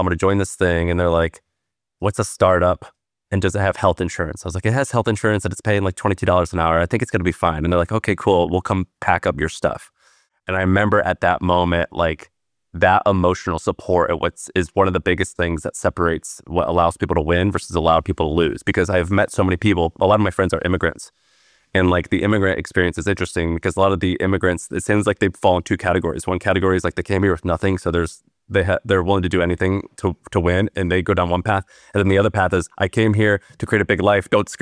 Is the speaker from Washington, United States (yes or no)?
no; Missouri, United States; now in Nashville, United States; When I was 21 years old, I'm from Missouri. I went to school in Nashville, Tennessee.